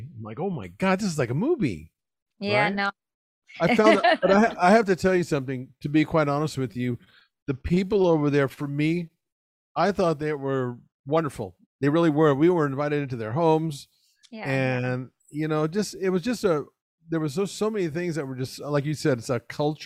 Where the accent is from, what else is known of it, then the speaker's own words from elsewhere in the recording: United States; it was a big shock for me being an American and over there for the first time.